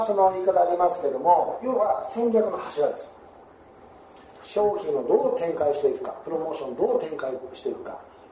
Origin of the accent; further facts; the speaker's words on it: Okayama, Japan; 岡山、私岡山出身なんですね。